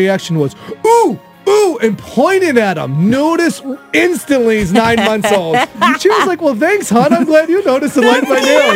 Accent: Chicago, Illinois, United States; also born or lived in Texas; We grew up in Chicago, Midwest people, but we just moved here from Texas.

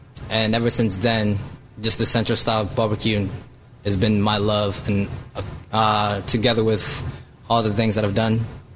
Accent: Delaware, United States; also born or lived in Kenya; My background, I come from Kenya, born and raised, and then I grew up mostly in Delaware.

